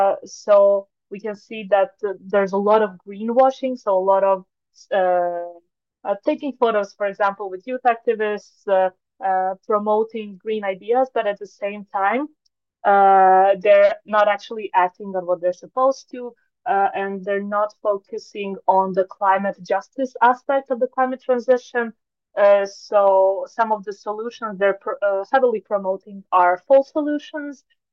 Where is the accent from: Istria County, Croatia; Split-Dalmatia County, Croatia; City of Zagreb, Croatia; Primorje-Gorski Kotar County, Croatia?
Split-Dalmatia County, Croatia; Split; English is a second language; now in Paris, France; I'm 21 years old and I come from Split in Croatia.